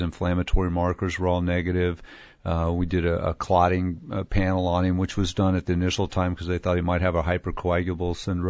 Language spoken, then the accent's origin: English; Texas, United States; accent: Texan; And nobody ever says that about my Texan accent.